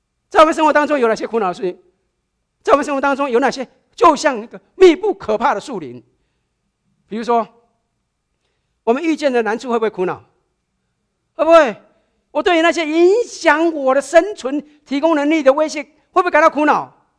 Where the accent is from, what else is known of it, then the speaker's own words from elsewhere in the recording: China; 很多时候我们中国人讲一个句话很有用的